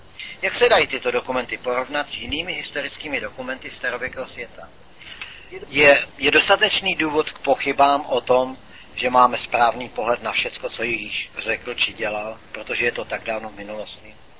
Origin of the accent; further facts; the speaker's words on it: California, United States; Já sám pocházím z Kalifornie, kde je možná tolik náboženských sekt, kolik tam obyvatel.